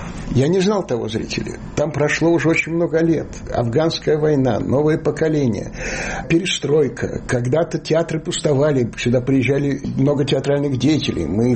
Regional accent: Chernivtsi, Chernivtsi Oblast, Ukraine; born there; Я родился на Западной Украине, в Черновцах

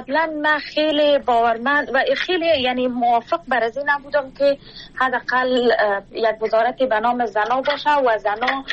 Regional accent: Kabul, Afghanistan; moved away; ما مکلف و مجبور برازی شدیم که باید شهر کابل را یا افغانستان را رها بکنیم به خاطر زنده ماندن خود.

